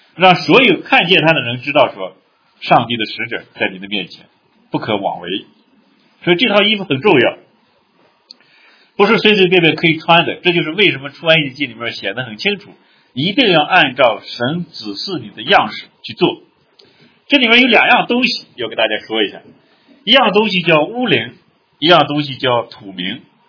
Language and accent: Chinese; China; 我发现这个东西是我们中国人的嗜好